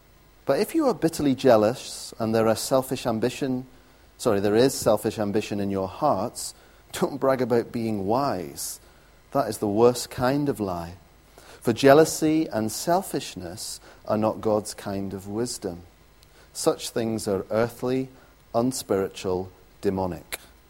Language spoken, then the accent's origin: English; Stornoway, Scotland, United Kingdom; when I was growing up in Stornoway, the minister used to love using that word.